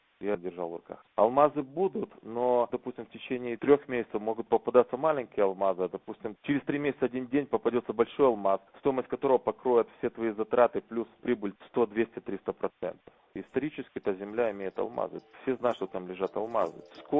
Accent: Odesa, Odesa Oblast, Ukraine; Мы приехали из Одессы, мы забыли, что увидеть на берегу моря там какую-нибудь живность.

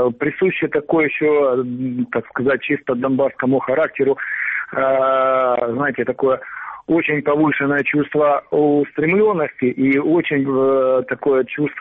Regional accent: Sievierodonetsk, Luhansk Oblast, Ukraine; я из Северодонецка, Луганской области.

